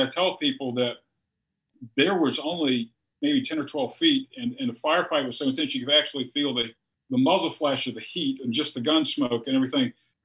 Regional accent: North Carolina, United States; born there; also born or lived in South Florida; Let me go back to my home state of North Carolina where I was born. My family, born here, family moved down there in the 50s, and my dad became a police officer, so I come from a law enforcement family.

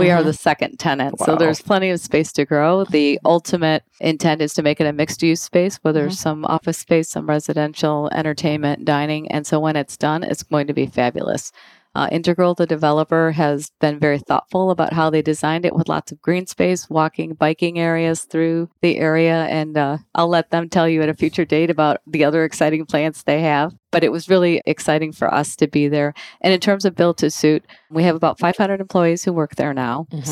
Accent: Chicago, Illinois, United States; now in Atlanta, United States; I'm originally from Chicago, and we've moved around the country a bit for my different professional opportunities, and thrilled to be in Atlanta.

